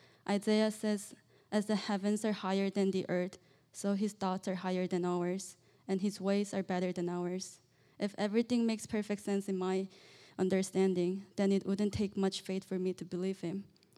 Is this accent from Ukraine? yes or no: no; China; moved away as an adult; I grew up in China, and I came here for college.